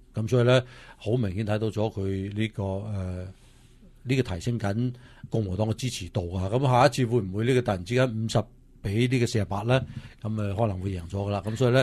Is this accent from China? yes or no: no; California, United States; 就基本上咧就係對於我哋加州人嚟講嘅話咧